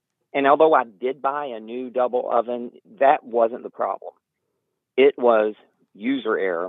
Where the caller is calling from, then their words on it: Huddleston, Virginia, United States; I'm calling from Huddleston, Virginia.